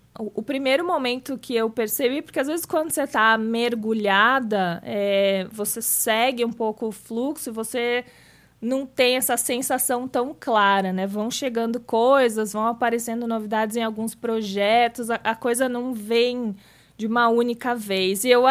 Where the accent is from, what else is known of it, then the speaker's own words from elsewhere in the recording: Santa Cruz do Sul, Rio Grande do Sul, Brazil; eu voltei para minha cidade natal lá no sul, que é no interior, a 150 quilômetros de Porto Alegre, chama Santa Cruz do Sul.